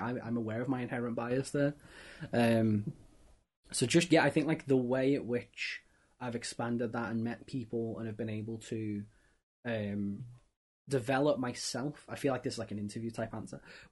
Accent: Liverpool, North West England, United Kingdom; I'm from Liverpool, so big soccer football.

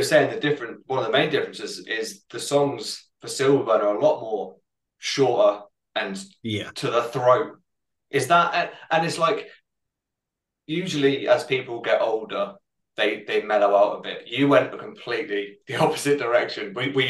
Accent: Bournemouth, South West England, United Kingdom; No, I'm originally from Bournemouth.

